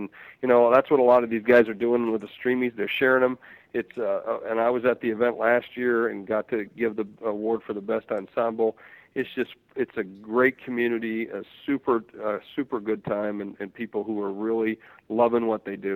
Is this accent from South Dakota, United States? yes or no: yes; South Dakota, United States; I'm a guy from South Dakota, as you know, just a guy wearing cowboy boots